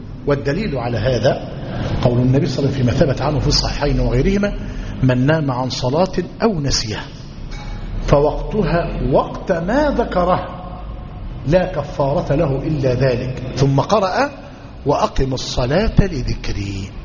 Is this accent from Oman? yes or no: no; Egypt; مش ده اللي عندنا في مصر؟